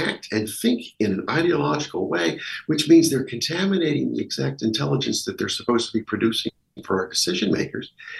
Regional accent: New Hampshire, United States; some people fly in from California to my home state of New Hampshire to train us college kids.

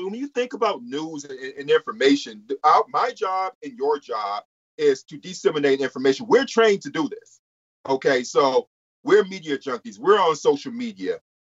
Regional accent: Detroit, Michigan, United States; My upbringing growing up in Detroit and coming over here as a Black man informs how I view the way that U.S. politics functions, right?

